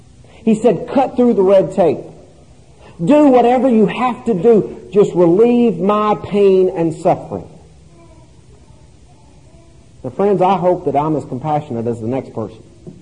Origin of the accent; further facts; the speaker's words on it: Tennessee, United States; My home state of Tennessee, we stopped a multi-billion-dollar dam project for an inch-long snail darter fish.